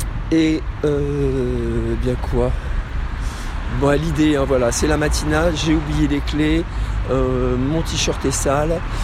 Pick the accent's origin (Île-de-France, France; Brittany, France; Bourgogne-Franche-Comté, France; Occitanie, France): Île-de-France, France; Paris; Je viens de Paris.